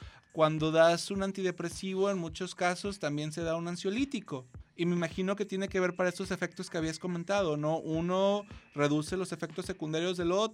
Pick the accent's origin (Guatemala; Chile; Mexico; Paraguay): Mexico